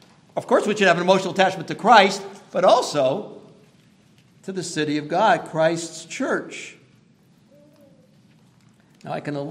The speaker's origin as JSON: {"language": "English", "country": "United States", "said": "I'm an American. But I didn't deserve it. I could have just as easily been born in another country."}